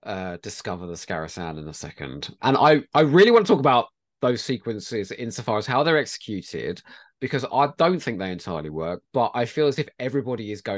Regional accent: South East England, United Kingdom; I'm from Sussex, Simon.

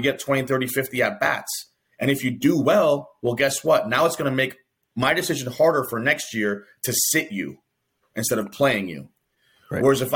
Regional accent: New York City, New York, United States; I'm a small town guy now, but I grew up in Queens, New York.

